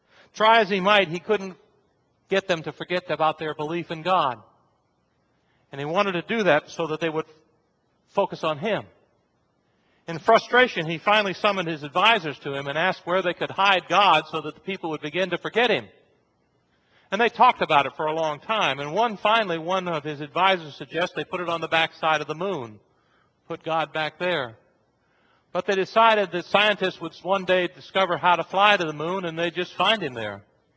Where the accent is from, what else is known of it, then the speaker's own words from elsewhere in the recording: California, United States; born there; By the way, I was born in California. Which might tell you something.